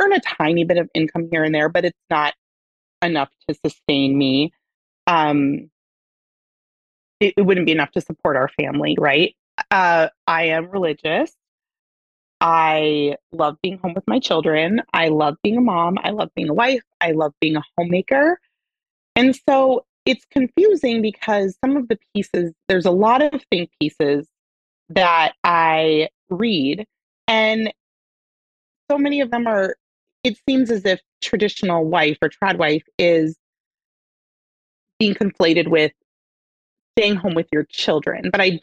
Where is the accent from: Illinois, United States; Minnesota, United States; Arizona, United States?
Minnesota, United States; Minneapolis; also born or lived in Portland, Oregon / New York; I was born right outside of Minneapolis, lived there until I was 14, moved to Portland, Oregon, another very progressive place, and then moved to New York for a year for my first year of college, and then came back to Minneapolis